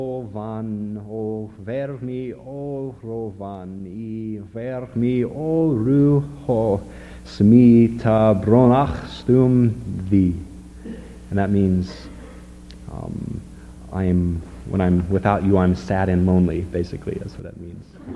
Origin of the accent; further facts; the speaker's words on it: Oregon, United States; I'm from Oregon. I really love the seagulls.